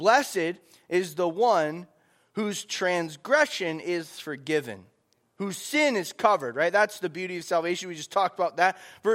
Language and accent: English; Florida, United States; I talked a lot about how I grew up in Florida